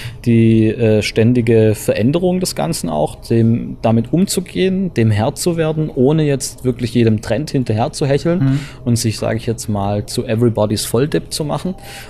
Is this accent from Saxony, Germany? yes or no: no; Heilbronn, Baden-Württemberg, Germany; now in Upper Franconia, Germany; An meiner Heimat das Essen, Maultaschen, Spätzle, die Lebensfreude, sage ich jetzt mal, ist ja Heilbronn so eine Weinregion, da ist so ein bisschen leutseliger, sage ich jetzt mal. Und ja, es ist eine schöne Stadt.